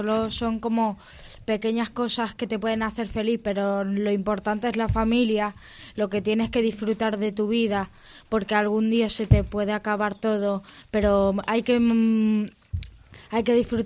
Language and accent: Spanish; Russia; Spanish is a second language; Soy ruso.